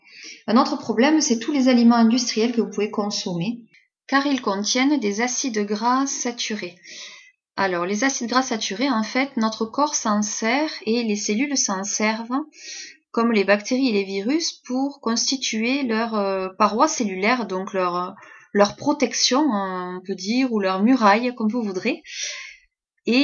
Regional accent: Occitanie, France; Chez nous en Roussillon, c'est un prétexte pour déguster de nouveaux vins de la région.

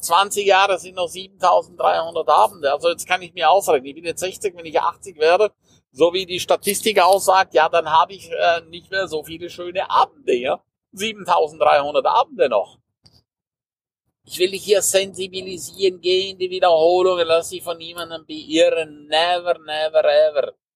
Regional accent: Graubünden, Switzerland; first language Romansh; German is a second language; Also die Sprachen, die ich im Moment spreche, klar, Schweizerdeutsch, Hochdeutsch, Italienisch, Rätoromanisch, was meine Muttersprache ist, das ist übrigens die vierte Landessprache der Schweiz, Französisch, Englisch, Spanisch.

